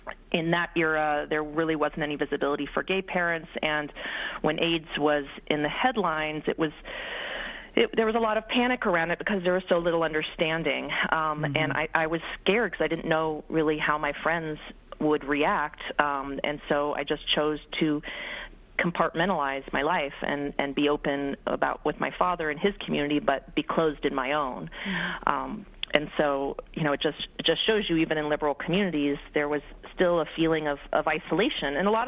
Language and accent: English; San Francisco, California, United States; I moved from New York City back to San Francisco and into the Haight-Ashbury apartment where we had grown up together, where I had grown up with him.